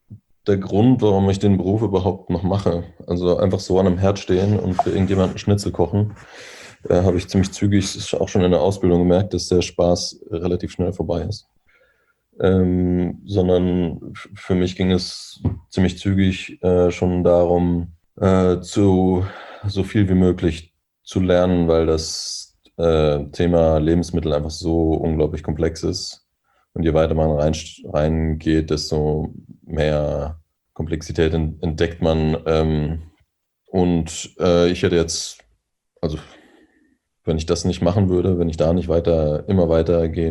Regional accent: North Rhine-Westphalia, Germany; now in Berlin, Germany; wo ich herkomme oder wo ich aufgewachsen bin, in NRW oder in Ostwestfalen, wo man sehr vorsichtig an neue Dinge rangeht.

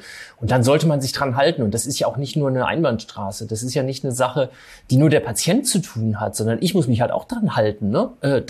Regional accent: Berlin, Germany; um ganz genau zu sein, aus Berlin.

